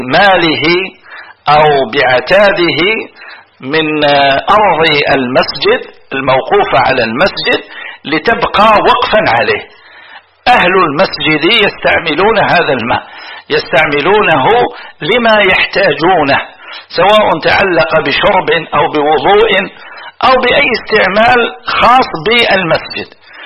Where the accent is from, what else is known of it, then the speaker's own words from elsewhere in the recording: Algiers, Algiers Province, Algeria; وعندنا في الجزائر العاصمة أكبر مقبرة وهي معروفة مشهورة